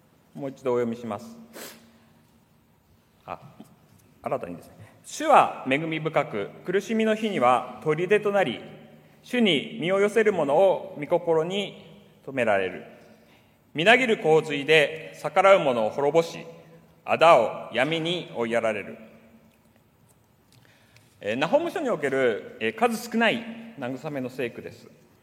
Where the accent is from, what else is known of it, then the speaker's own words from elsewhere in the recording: Kanazawa, Ishikawa, Japan; 私はこの石川県の金沢市出身なんですけども